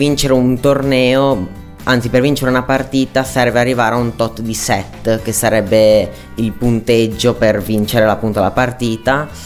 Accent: Buttigliera Alta, Piedmont, Italy; Vengo da Bottigliera Alta.

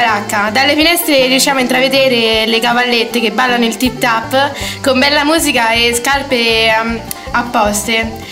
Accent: Florence, Tuscany, Italy; Io vengo da Firenze

